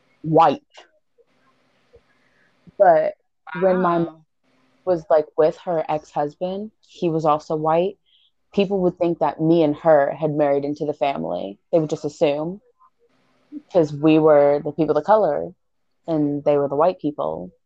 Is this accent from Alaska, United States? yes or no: yes; Alaska, United States; like I'm from Alaska.